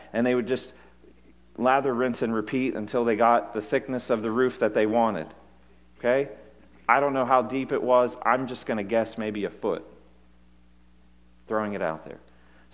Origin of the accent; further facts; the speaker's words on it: Pittsburgh, Pennsylvania, United States; growing up outside of Pittsburgh. You know, you travel anywhere in Pittsburgh and it leads to a tunnel.